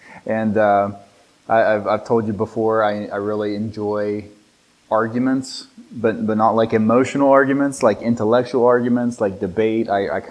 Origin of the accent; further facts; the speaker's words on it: West Virginia, United States; I'm from West Virginia.